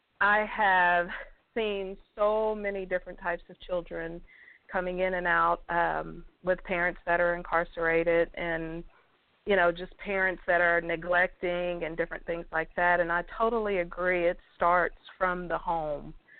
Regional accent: Texas, United States; I'm from Texas, and I've been sitting and chewing on everything that you guys were talking about, and I totally agree.

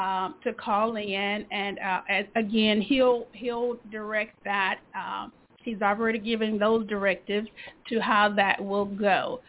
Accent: Montgomery, Alabama, United States; I just was not raised growing up in Montgomery, Alabama, in the South, to wear pants to church.

